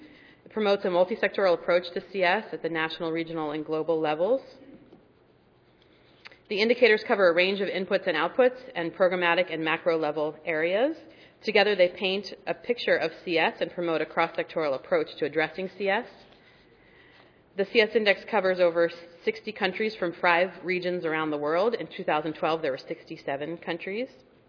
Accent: East Coast, United States; I'm also from the East Coast, so I guess better here than there right now.

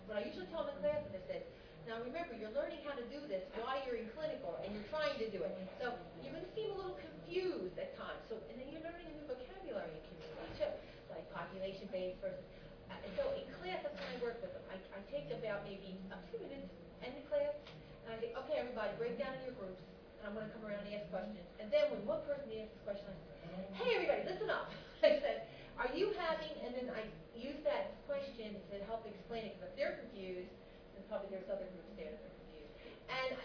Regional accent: Philadelphia, Pennsylvania, United States; Yeah. I'm from Philadelphia.

